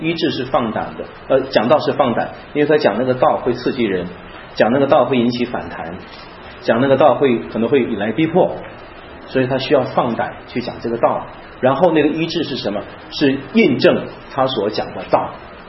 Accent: China; 只有我一个中国人

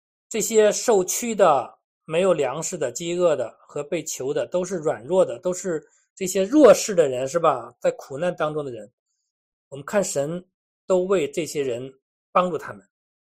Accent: China; 我们中国人一直在讲这个福这个字，是吧？

